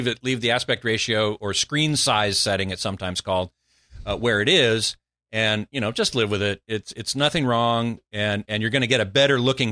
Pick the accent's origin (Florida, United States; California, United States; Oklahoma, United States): California, United States; Burbank; near my hometown of Burbank.